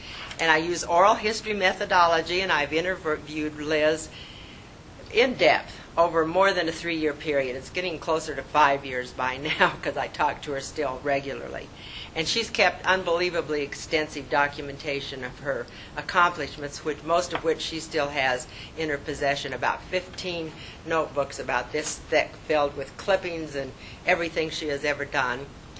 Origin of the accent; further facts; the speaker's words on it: Wyoming, United States; mostly in my home state, known as, of course, the Equality State